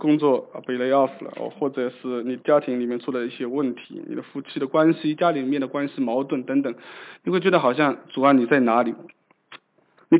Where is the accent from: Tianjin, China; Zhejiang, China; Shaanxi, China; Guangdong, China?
Zhejiang, China; Ningbo; moved away as an adult; now in United States; 那我老家是宁波啊，宁波是在上海南边一点点啊，离上海蛮近的啊。